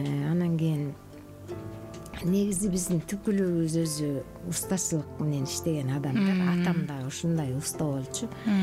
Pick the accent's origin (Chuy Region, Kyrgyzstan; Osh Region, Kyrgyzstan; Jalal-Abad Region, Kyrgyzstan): Jalal-Abad Region, Kyrgyzstan; Kara-Jygach; Мен Токтоолор районунда туулуп өскөм, Кара Жыгач айылында. Биздин ошол Кызыл Жазы деген айылыбызда окудук. Ал жер үстү көл басып кетти. Анан Кара Жыгач айылына көчүп